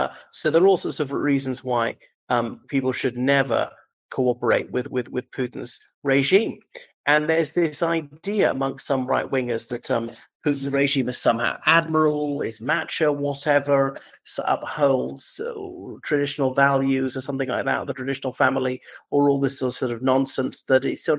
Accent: Ireland; from Ireland.

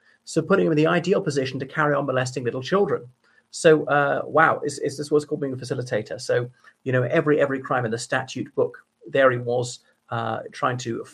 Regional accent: Ireland; from Ireland.

